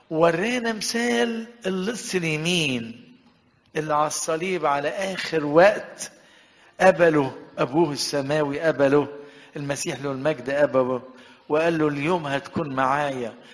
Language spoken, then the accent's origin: Arabic; Sharqia Governorate, Egypt; عندنا في الشرقيه